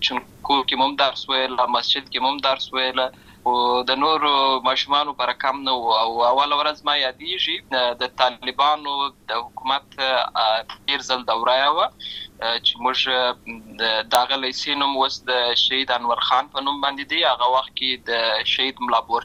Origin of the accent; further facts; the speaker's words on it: Lashkar Gah, Helmand, Afghanistan; زه په اصل کې د ورزګان ولایت یم، اما زه په هلمند ولایت لشکرګاه کې پیدا شوی یم